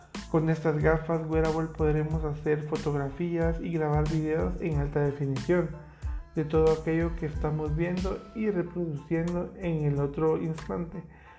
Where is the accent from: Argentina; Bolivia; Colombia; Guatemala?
Guatemala; Actualmente en mi país, que es Guatemala, no he escuchado ni tengo conocimiento que existan esos cascos